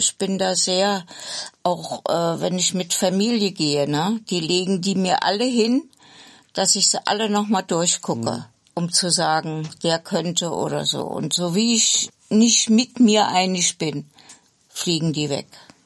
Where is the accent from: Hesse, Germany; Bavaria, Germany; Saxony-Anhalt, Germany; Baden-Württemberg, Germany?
Saxony-Anhalt, Germany; Oschersleben; moved away as an adult; also born or lived in Thuringia; ich komme aus dem Vorharz, aus Oschersleben und bin dann 1974 mit 31 Jahren nach Thüringen gezogen. Mhm. Und bis 93 habe ich da gewohnt.